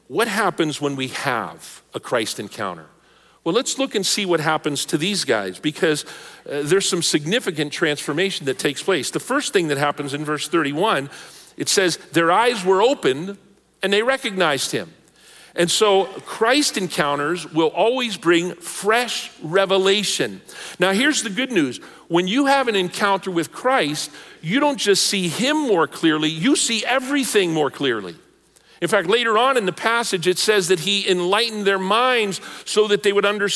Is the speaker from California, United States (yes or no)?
no; Pennsylvania, United States; I was born and raised in Western PA. I had a very limited reality.